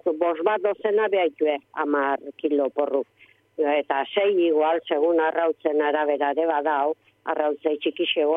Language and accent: Basque; Amezketa, Basque Country, Spain; Ba, ni Amezketan jaio nintzen, eta han egite ginu zen Mondejuk, etxen